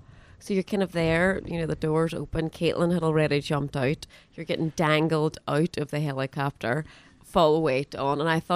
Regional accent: Derry, Northern Ireland, United Kingdom; now in Ireland; Well, I am from Derry, that'll always be home. But we have a place in Donegal

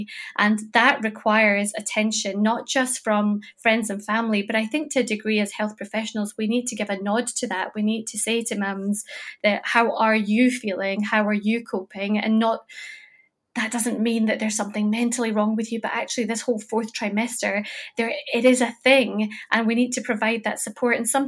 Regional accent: India; my culture, we're Indian, and there's a period of 40 days typically in our culture where mum is expected to essentially be on bed rest.

